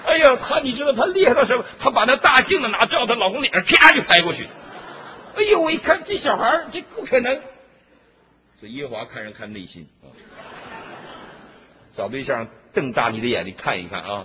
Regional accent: Northeast China, China; 我太太上海人，我是东北人。

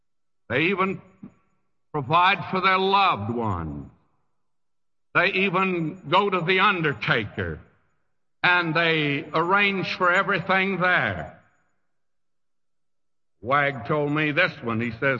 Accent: Texas, United States; I'm not saying too much about being a Texan anymore.

